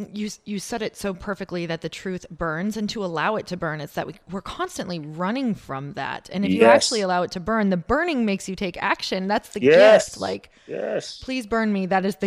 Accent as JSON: {"language": "English", "region": "Midwest", "country": "United States", "lives_now": "Los Angeles, United States", "said": "I'm from the Midwest and came to LA."}